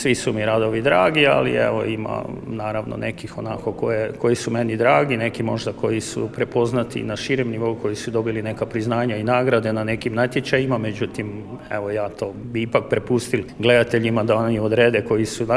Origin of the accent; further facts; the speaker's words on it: Ferdinandovac, Koprivnica-Križevci County, Croatia; born there; s obzirom da ja velim da u meni je Podravina i ja sam rođen u Fernandovcu pored rijeke Drave, znači veliki utjecaj tog podravskog krajolika